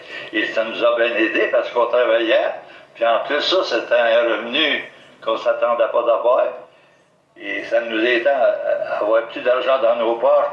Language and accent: French; Saint-Ignace-de-Loyola, Quebec, Canada; Moi, je suis natif de Saint-Ignace de Loyola. Il y a bien des gens qui ne savent pas que ça se trouve. Saint-Ignace, c'est toute une petite place. C'est juste en face de Sorel et près de Berthier.